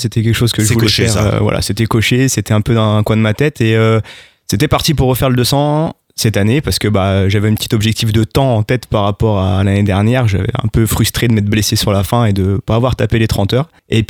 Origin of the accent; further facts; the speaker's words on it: Raon-l'Étape, Grand Est, France; Parce qu'en fait je suis originaire de Raon-l'Étape et qu'autour de Raon, beaucoup de forêts, beaucoup de, on va dire, de semi-montagnes. Donc j'ai toujours été depuis gamin dans les bosses autour de chez moi, quoi.